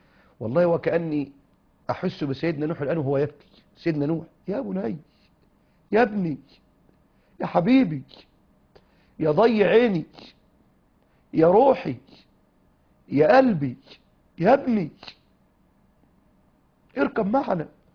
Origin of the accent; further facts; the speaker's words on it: Egypt; لنا كمصريين